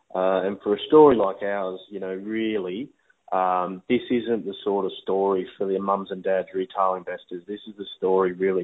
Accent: Cronulla, New South Wales, Australia; Mate, I was born and bred in Cronulla.

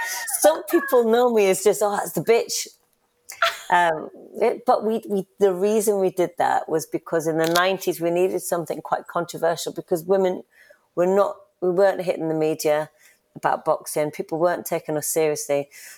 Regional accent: North East England, United Kingdom; because I'm a Geordie.

